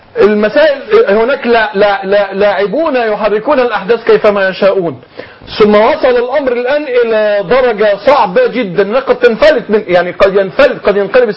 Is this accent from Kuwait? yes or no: no; Egypt; اكبر ظلم ديكتاتورية الديمقراطية التي يتبعونها عندنا في مصر الان.